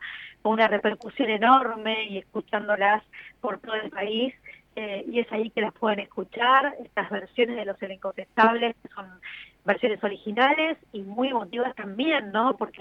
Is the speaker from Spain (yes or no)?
no; Argentina